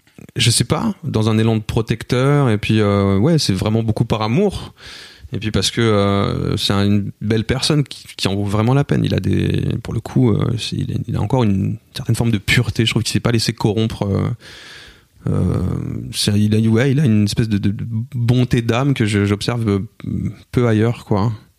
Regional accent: Cergy, Île-de-France, France; mais on a grandi à Cergy

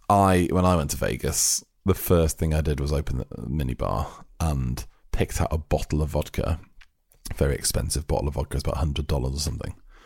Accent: United Kingdom; We're sorry. We are British fools.

